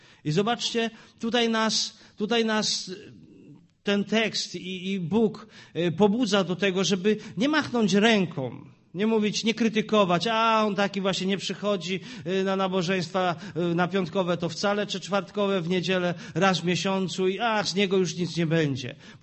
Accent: Silesian Voivodeship, Poland; Oczywiście to było gwarą, bo my ze Śląska Cieszyńskiego tam przyjechaliśmy, więc to było tak trochę gwarą

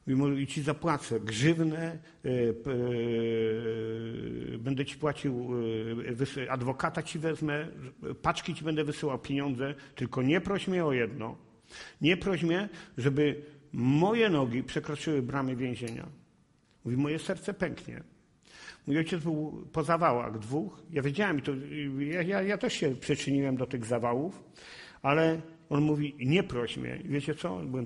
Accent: Kutno, Łódź Voivodeship, Poland; Moi rodzice byli jednymi z najbogatszych ludzi w Kutnie

